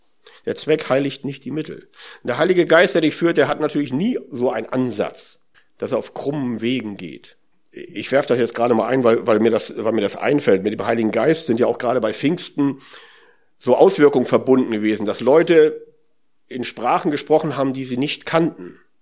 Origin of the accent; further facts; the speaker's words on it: Northern Germany, Germany; Als Norddeutsche, da kennt man den Pharisäer